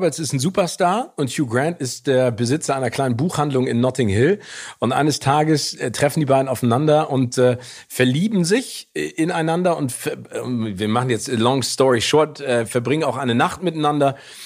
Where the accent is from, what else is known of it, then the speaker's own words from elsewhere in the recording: Hamburg, Germany; wie in meiner Heimatstadt im wunderschönen Hamburg.